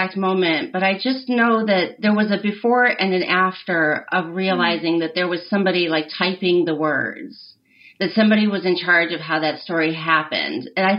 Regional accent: Midwest, United States; because you don't spend a lot of time talking about the entertainment industry if you're growing up in the Midwest, right, in the 80s.

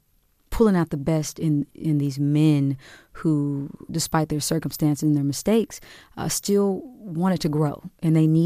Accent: Kansas City, Kansas, United States; I grew up on 21st in Quindaro. My grandmother had a home there.

